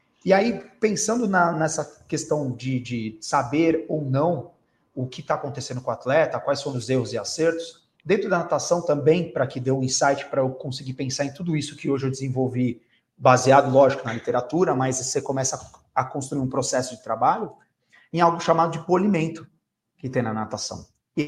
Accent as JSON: {"language": "Portuguese", "town": "Santos", "region": "São Paulo", "country": "Brazil", "said": "Aqui eu sou de Santos"}